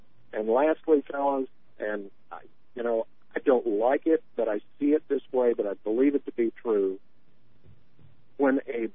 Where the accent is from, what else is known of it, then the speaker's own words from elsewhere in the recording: Nashville, Tennessee, United States; I grew up in Nashville, just as you did, Mark.